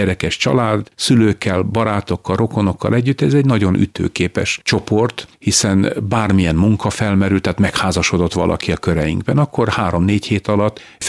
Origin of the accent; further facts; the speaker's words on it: Békéscsaba, Békés, Hungary; born there; Békés Csabán születtem 11. gyermekként, szüleim hívő emberek voltak